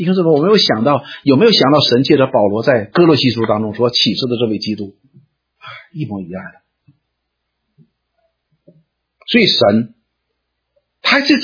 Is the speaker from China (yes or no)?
yes; China; 我们中国人呢怎么说我不知道